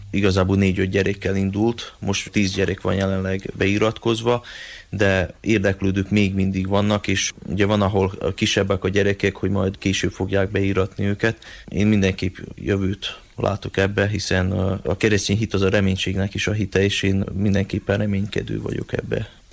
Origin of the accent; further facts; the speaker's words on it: Vojlovica, South Banat District, Serbia; moved away as an adult; also born or lived in Subotica; now in Hungary; Igazából Sátoraljaújhelyről, Magyarországról jöttünk, egész Észak-Magyarországról, de én jómagam Szabadkán születtem, majd 5 éves voltam, amikor édesapámat az akkori püspök kihelyezte lelkésznek Hertelendi falvára. Mai napig is ott szolgál, és így Délbánátban nőttem fel.